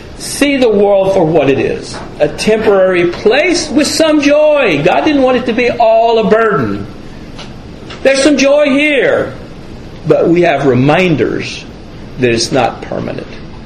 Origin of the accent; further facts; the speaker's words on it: Alabama, United States; I sometimes say I'm from Alabama.